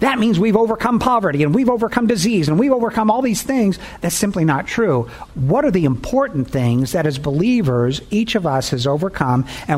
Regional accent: Chicago, Illinois, United States; You know, Paul and I come from the Chicago area.

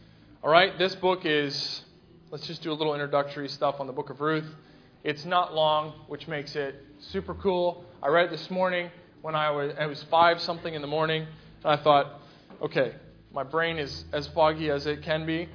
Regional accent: Ohio, United States; also born or lived in Pennsylvania; now in Texas, United States; I'm from Ohio, and I finished high school in Pennsylvania. I went to school in South Carolina. I went to grad school in California. And somehow, I'm standing in Texas in front of you.

